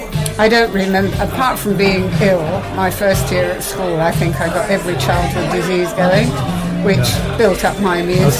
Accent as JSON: {"language": "English", "region": "London", "country": "United Kingdom", "tie": "born or raised there", "lives_now": "Wales", "said": "I was in London through the whole of the World War."}